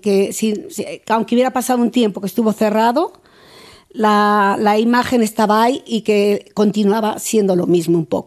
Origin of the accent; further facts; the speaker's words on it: Segovia, Castile and León, Spain; now in Paris, France; Sí, yo soy segoviana y me encanta venir a mi tierra